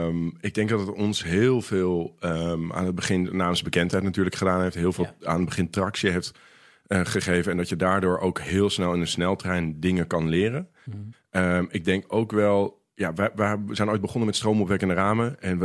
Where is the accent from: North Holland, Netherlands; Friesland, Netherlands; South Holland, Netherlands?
North Holland, Netherlands; Amsterdam; Nou, ik kom uit Amsterdam. Dus het was nu ook een thuiswedstrijd. Ik woon weer in Amsterdam. En ik ben wel een beetje ook in Amsterdam opgegroeid.